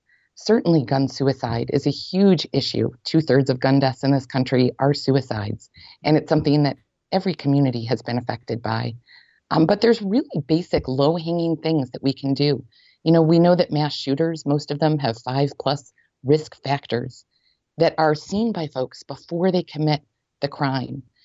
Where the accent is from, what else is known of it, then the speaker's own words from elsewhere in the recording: New York, United States; You know, I grew up in Western New York